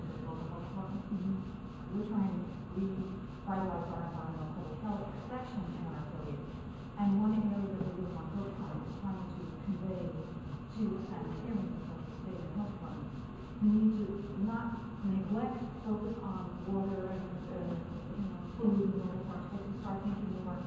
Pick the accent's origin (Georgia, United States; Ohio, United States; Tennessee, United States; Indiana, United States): Ohio, United States; I'm from Ohio.